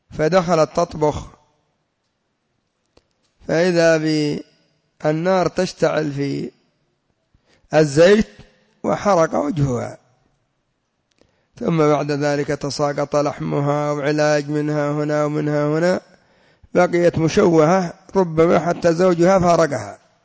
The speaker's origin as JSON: {"language": "Arabic", "country": "Yemen", "said": "ومنهم عندنا في اليمن هذا المشهور علي الصليحي"}